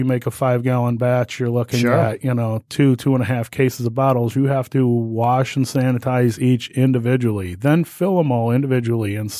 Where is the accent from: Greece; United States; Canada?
United States; Detroit, Michigan; I am definitely originally from the Southeast Michigan area. I was born in Detroit, actually raised in Detroit, and then moved out Dearborn Heights and got married.